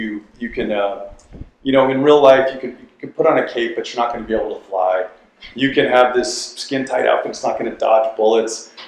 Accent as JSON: {"language": "English", "region": "Utah", "country": "United States", "tie": "born or raised there", "said": "And growing up in Utah, like you said, I was landlocked."}